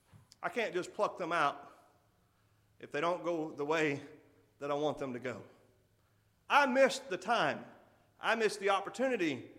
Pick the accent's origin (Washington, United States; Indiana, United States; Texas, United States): Texas, United States; There was a similar tree. I grew up with them in Texas, and I like them.